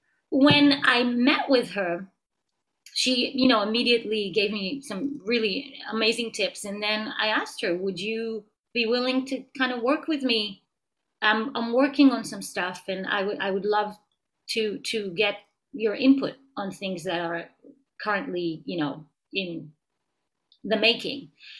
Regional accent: Israel; now in United States; I'm not a native New Yorker. I was born and raised in Israel, and I lived in many, many different places in my life. Somehow found myself in this area about 11 years ago.

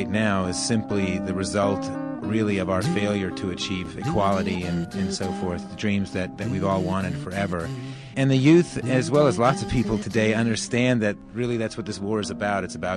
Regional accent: the South, United States; I was born in America and raised in the South.

